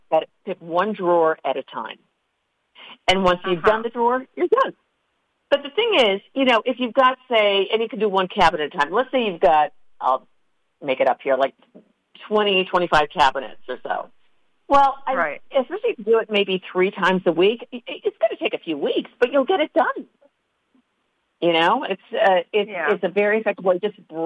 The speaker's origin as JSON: {"language": "English", "town": "Buffalo", "region": "New York", "country": "United States", "tie": "born or raised there", "said": "I grew up in Buffalo. She's still there."}